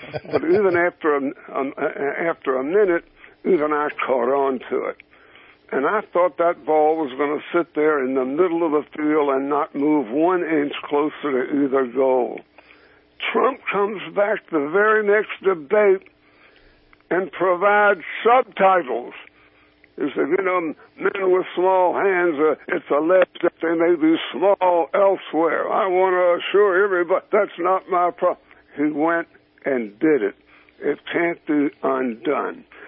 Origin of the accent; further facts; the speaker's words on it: Greensboro, North Carolina, United States; I grew up in North Carolina.